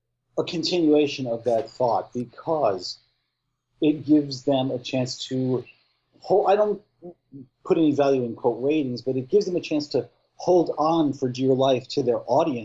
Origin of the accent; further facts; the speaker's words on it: New York, United States; He's from New York. We're from New York. We've lived with this fucking guy for over 30-plus years.